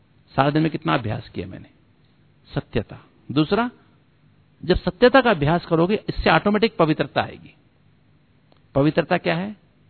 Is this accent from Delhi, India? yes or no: yes; Delhi, India; मैं भी दिल्ली वाला हूं